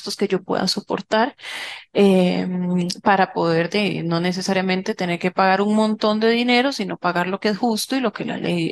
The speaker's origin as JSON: {"language": "Spanish", "country": "Costa Rica", "said": "ese es un problema que tal vez nosotros como costarricenses tenemos"}